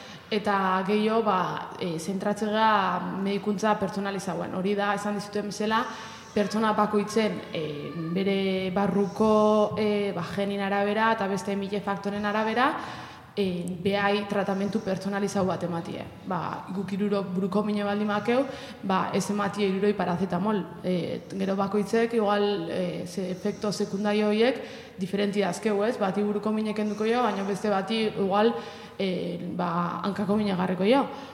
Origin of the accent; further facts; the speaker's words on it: Azpeitia, Basque Country, Spain; Ba, Azpeitiarra naiz